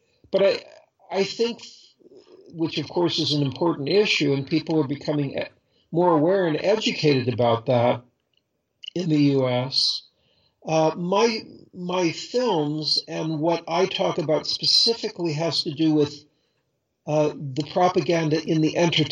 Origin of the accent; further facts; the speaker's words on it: Los Angeles, California, United States; also born or lived in New York, United States; I was born in New York, but I only lived there till a very young age, and then moved to Los Angeles.